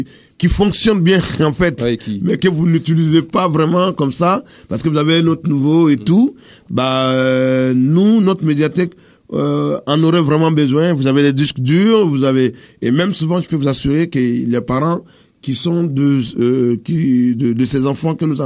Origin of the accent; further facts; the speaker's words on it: Burkina Faso; l'école est peut-être payante chez nous au Burkina Faso